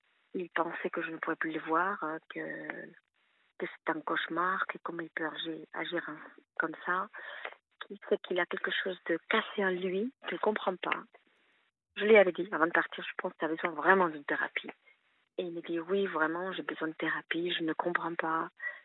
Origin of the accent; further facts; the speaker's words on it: Spain; que je suis espagnole